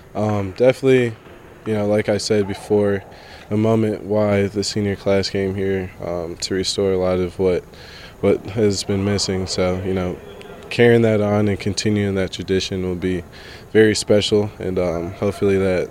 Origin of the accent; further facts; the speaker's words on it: Minnesota, United States; this whole entire growing up in Minnesota and going to Minnesota is a special thing